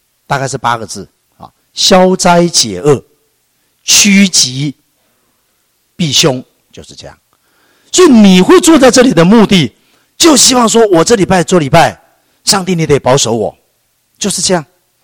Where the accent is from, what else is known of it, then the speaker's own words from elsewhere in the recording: Taiwan; 但我是举台湾的例子的话，以我的台湾经验来讲